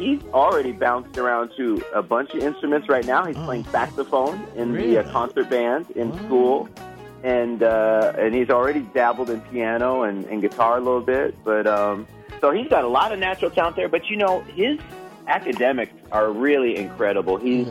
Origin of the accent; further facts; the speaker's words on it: Gaston, Oregon, United States; So I'm from Oregon. I'm from a very small town. It's called Gaston, Oregon. Oh. It's 500 people, believe it or not. And but you know what? It was a great place to grow up.